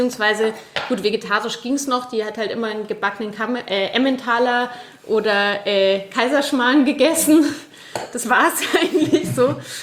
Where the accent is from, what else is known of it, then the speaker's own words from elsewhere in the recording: Munich, Bavaria, Germany; also born or lived in Austria; ich komme ja aus München ursprünglich, das heißt, ich bin sehr mit Bier aufgewachsen natürlich und bin dann, glaube ich, in Österreich eher so zur Weintrinkerin geworden.